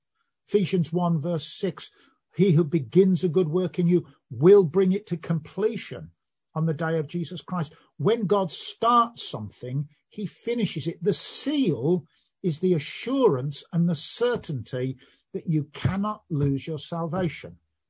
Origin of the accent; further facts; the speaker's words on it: Birmingham, West Midlands, United Kingdom; If you haven't worked out already, I'm a Brummie